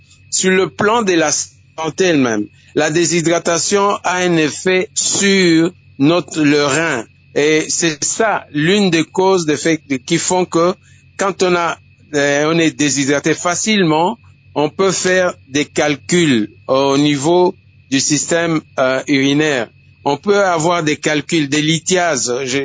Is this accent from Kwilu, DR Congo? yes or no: no; Kinshasa, DR Congo; chez nous, à Kinshasa